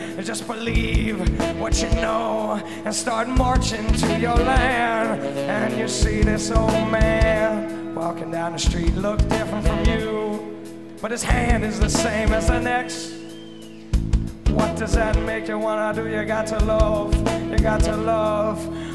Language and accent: English; Rockville, Maryland, United States; We're from Rockville, Maryland, a little ways up north, and it's very nice of you guys to let us into your town tonight.